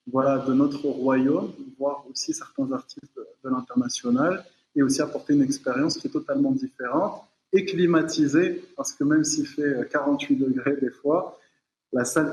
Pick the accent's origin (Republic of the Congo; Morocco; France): Morocco; moi je suis un Marocain qui adore la musique